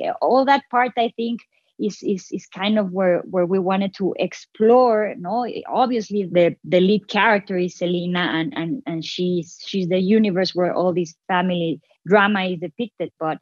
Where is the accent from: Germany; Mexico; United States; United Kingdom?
Mexico; I grew up in Mexico. I was born and raised in Mexico. As a Mexican